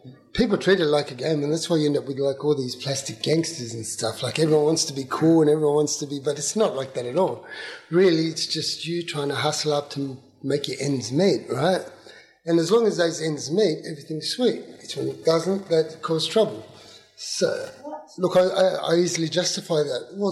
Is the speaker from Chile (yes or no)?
yes; Chile; now in Villawood, Australia; Okay, I came from Chile. We arrived here in 76. We moved into Villawood. I spent my formative years here, so I know what you're talking about.